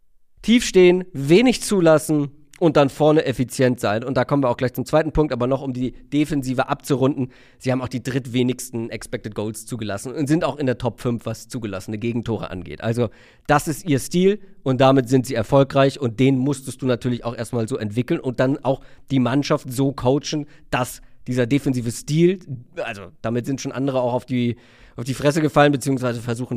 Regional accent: Hamburg, Germany; Grüße zurück in meine Heimat.

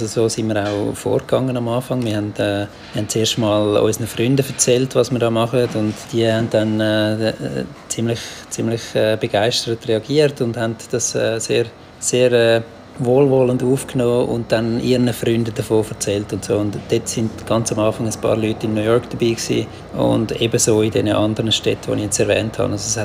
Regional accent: Switzerland; Wir sind 3 Schweizer, aber auch ein Holländer und ein Österreicher gsi, die Question gegründet haben.

